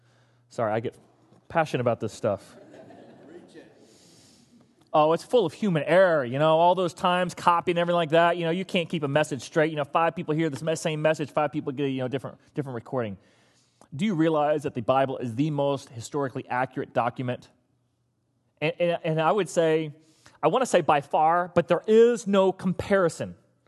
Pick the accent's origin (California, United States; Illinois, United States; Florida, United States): Florida, United States; West Palm Beach; also born or lived in Portsmouth; I was born at Portsmouth Naval, but my dad got out of the Navy shortly thereafter, and I grew up in West Palm Beach.